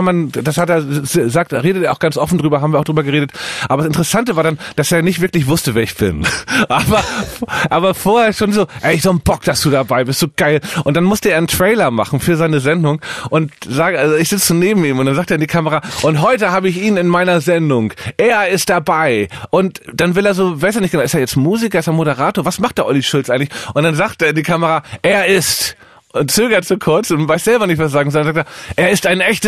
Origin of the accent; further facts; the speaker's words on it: Hamburg, Germany; Immer wenn ich in meiner Heimatstadt Hamburg bin